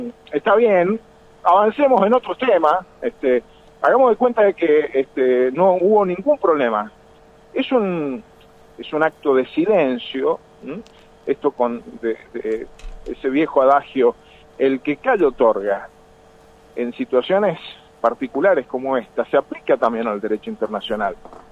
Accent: Argentina; Como argentino, como malvinero

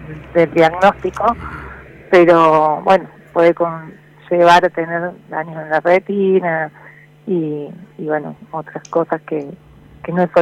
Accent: Villa María, Córdoba, Argentina; Soy de Córdoba, Villa María.

